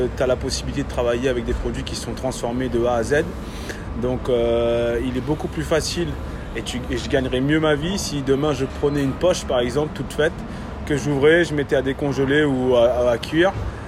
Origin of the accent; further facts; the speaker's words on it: Réunion, France; aujourd'hui j'ai 29 ans, je viens de La Réunion, d'une famille de charcutiers